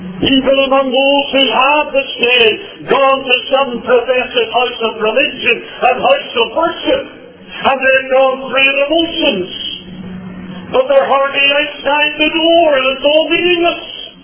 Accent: Northern Ireland, United Kingdom; even growing up in Northern Ireland, I'm not talking about my boyhood days, even before I came a teenager

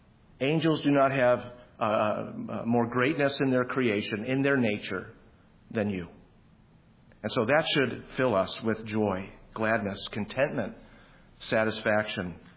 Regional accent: Buffalo, New York, United States; I mean, you don't have to tell me. I'm from Buffalo.

